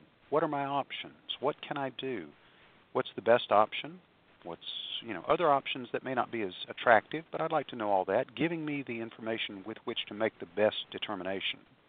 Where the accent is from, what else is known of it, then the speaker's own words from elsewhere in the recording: Alabama, United States; I grew up in Alabama, though south of here in a small town